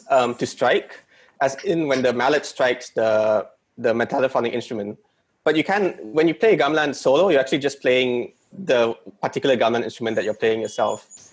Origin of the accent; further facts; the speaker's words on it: Malaysia; even though I'm half Chinese, half Indian, I'm very Malaysian in my identity.